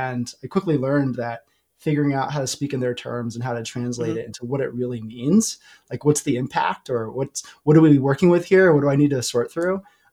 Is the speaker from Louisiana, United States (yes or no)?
no; Hartford, Connecticut, United States; now in Denver, United States; And initially I'm from Hartford, Connecticut.